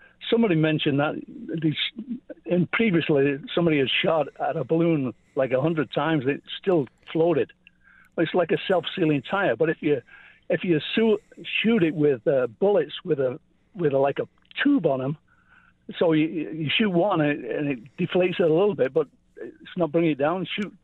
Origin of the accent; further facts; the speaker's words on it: Orangeville, Ontario, Canada; I'm from Orangeville, Ontario.